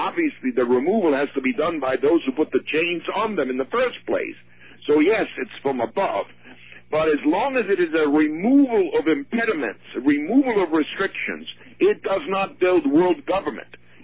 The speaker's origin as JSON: {"language": "English", "country": "Hungary", "tie": "born or raised there", "moved": "yes", "said": "I was born in Hungary, and I lived under Stalin's rule until 1953."}